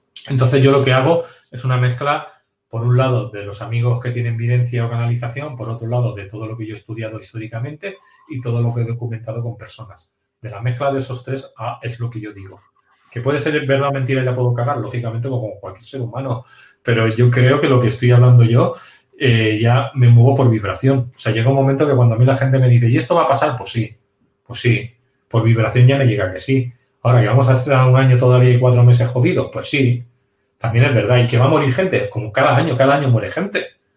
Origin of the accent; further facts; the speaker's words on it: Catalonia, Spain; Hemos ido como prensa de televisión, de hecho, de Madrid, cuando yo soy catalán, para que lo entiendas.